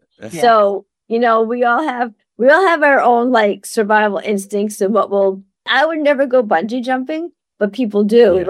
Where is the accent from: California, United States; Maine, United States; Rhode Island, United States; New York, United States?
Maine, United States; I grew up in Maine, and we lived in this sort of a rural area.